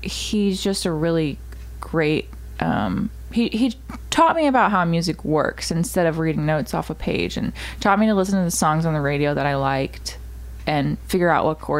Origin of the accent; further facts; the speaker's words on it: Nashville, Tennessee, United States; also born or lived in Franklin; I usually just say Nashville because I grew up in Nashville from when I was like 12, and I lived there in a little town called Franklin just outside Nashville.